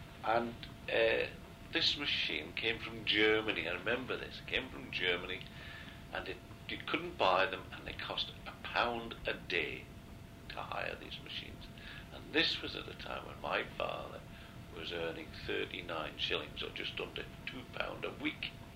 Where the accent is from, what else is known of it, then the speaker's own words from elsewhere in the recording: Peel, Isle of Man; Well, I was born in Peel and brought up in Peel